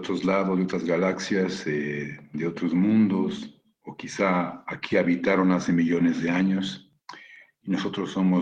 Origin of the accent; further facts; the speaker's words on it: Mexico; las café con leche, que somos los mexicanos.